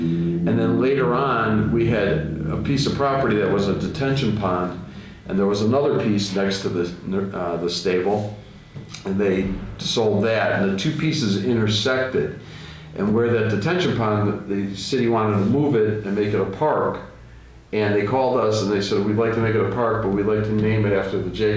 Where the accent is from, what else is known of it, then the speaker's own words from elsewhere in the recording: Lincolnwood, Illinois, United States; now in Highland Park, United States; I originally, like I said, I grew up in Lincolnwood. I lived in the city for quite some time, got married, moved to the suburbs, moved to Highland Park.